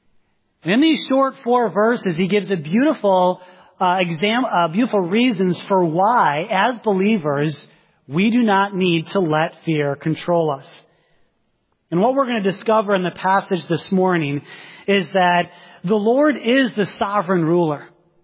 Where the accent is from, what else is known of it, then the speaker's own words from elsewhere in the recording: Wisconsin, United States; I grew up in Wisconsin. One of the things I miss about the North, something kind of silly, but I miss basements.